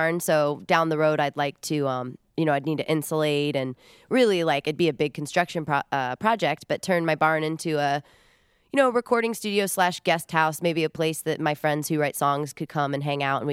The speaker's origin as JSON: {"language": "English", "region": "Illinois", "country": "United States", "tie": "born or raised there", "said": "Yeah, I grew up in the Quad Cities on the Illinois side of the Mississippi River, just across from Iowa. But I've moved to northeastern Iowa"}